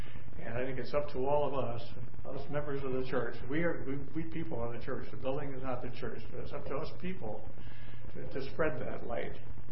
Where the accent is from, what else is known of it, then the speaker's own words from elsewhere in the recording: Sauk City, Wisconsin, United States; From my hometown of Sauk City, Wisconsin, whose claim to fame right now seems to be the birthplace of Culver's, home of the Butter Burger. But when I was a kid there, my mother belonged to a freethinker society in Sauk City